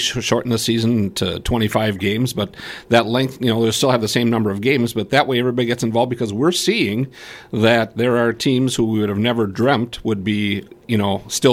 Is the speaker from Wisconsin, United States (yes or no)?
yes; Brillion, Wisconsin, United States; Division 3, my hometown of Brilliant.